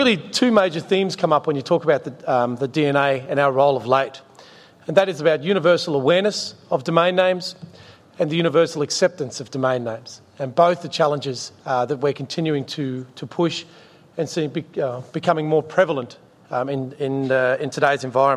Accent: Australia; accent: Australian; Listen to my Australian accent and be wowed, as you are with Peter's.

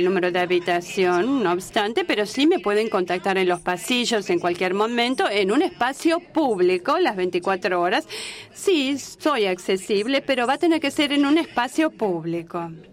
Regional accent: Armenia; Spanish is a second language; de Armenia.

